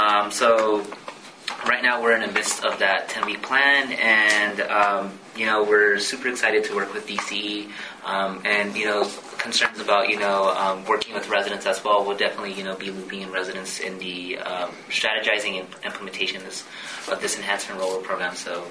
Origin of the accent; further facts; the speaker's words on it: California, United States; So I'm very happy to be back in the Coachella Valley, in my hometown